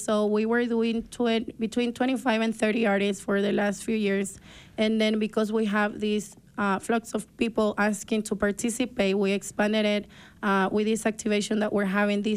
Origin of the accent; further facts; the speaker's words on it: Ecuador; I come from Ecuador, and I always loved my culture.